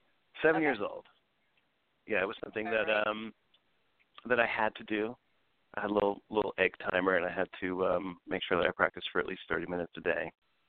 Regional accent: Philadelphia, Pennsylvania, United States; Well, I grew up in Philadelphia, actually.

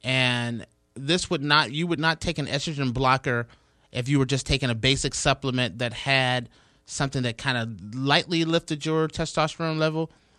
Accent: Cleveland, Ohio, United States; Stipe, he's going back to Cleveland. I'm from Cleveland. I support Stipe.

